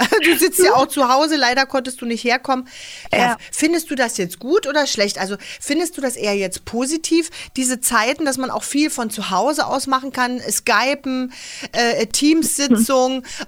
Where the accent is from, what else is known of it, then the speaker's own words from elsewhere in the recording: Berlin, Germany; Und ich habe mich nach der Wende dann immer gewundert, als Berliner Göre